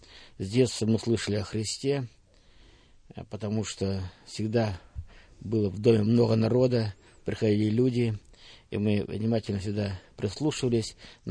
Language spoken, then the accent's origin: Russian; Progress, Bryansk Oblast, Russia; мы родились на Брянщине, поселок Прогресс. Отец наш был пастырем, мы родились в христианской семье, наша была большая семья, 14 человек. Я был в семье 13-й.